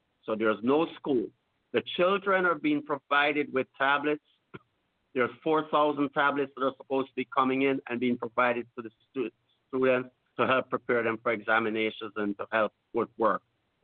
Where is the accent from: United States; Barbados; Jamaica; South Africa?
Jamaica; I appeal as a Jamaican living in Jamaica, on the ground here in Jamaica